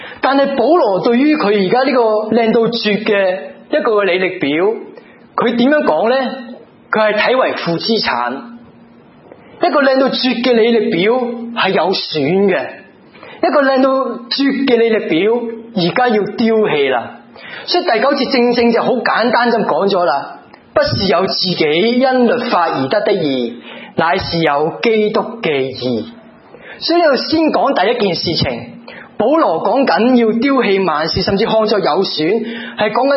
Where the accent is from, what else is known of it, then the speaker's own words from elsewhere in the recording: Hong Kong; 这个对于我们香港人来讲好像不是很知什么